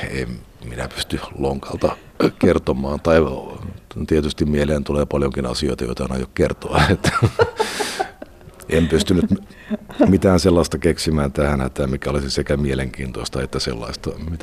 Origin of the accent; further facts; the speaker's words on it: Tampere, Pirkanmaa, Finland; Olen Tampereelta kotoisin